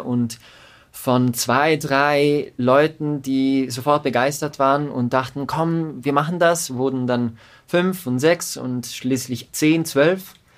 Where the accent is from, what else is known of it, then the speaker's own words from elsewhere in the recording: Lugano, Ticino, Switzerland; now in Lucerne, Switzerland; ich komme ursprünglich aus Lugano und studiere jetzt oder habe mittlerweile 6 Jahre hier in Luzern studiert